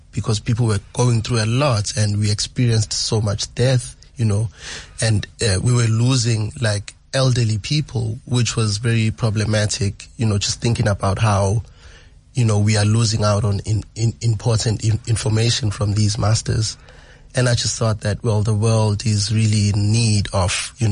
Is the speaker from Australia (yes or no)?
no; Nongoma, KwaZulu-Natal, South Africa; he comes from Ulundi and I come from Kwanongoma. And, you know, that's like a couple of kilometers, like, apart.